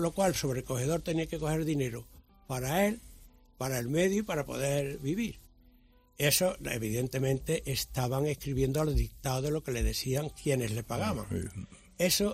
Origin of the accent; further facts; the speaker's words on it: Estepa, Andalusia, Spain; Yo soy de la Andalucía profunda, por eso te digo que soy de Estepa, que es donde yo viví cuando era niño.